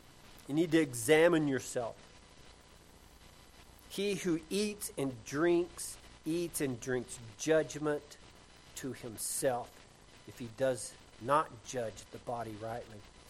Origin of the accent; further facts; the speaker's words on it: the South, United States; You know, in the South, I'm from the South, if you can't tell.